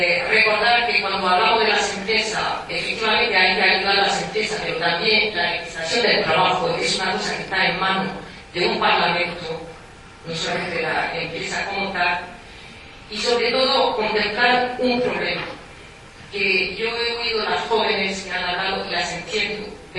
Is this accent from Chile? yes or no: no; France; accent: French; Spanish is a second language; Yo creo que con mi acento se nota que soy francesa